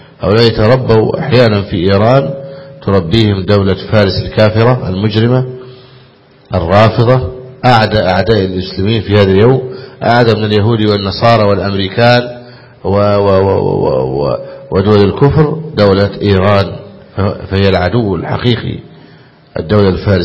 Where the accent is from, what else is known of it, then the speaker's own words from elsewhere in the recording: Egypt; وكنا النساء لا يعرفن أبدا بكشف الوجه في بلادنا مصر